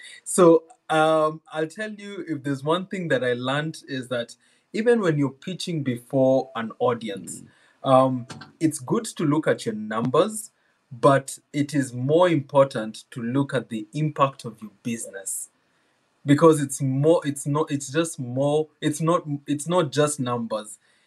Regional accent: Kenya; Kenyans. I'm a Kenyan and I'm a competitor. We do marathon.

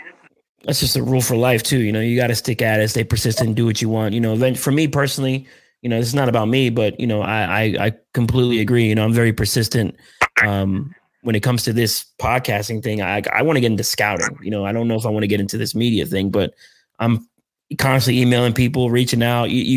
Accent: Philadelphia, Pennsylvania, United States; I grew up in Philadelphia, so that's why I knew the name.

